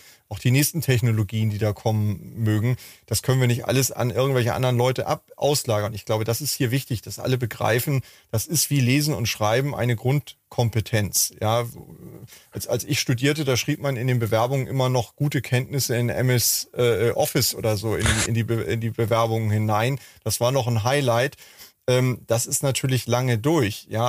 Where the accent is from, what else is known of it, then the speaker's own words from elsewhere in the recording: Hamburg, Germany; ich komme ja aus Hamburg